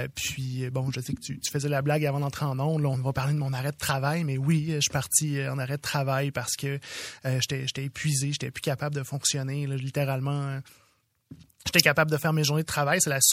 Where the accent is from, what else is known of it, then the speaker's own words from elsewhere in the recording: Quebec City, Quebec, Canada; moi je viens de Québec là, j'étais au Cégep Garneau à Québec